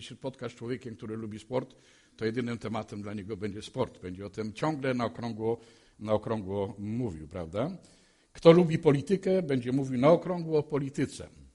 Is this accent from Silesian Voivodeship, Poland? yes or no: yes; Silesian Voivodeship, Poland; No bo ja też jestem Ślązakiem i doskonale tą mowę rozumiem.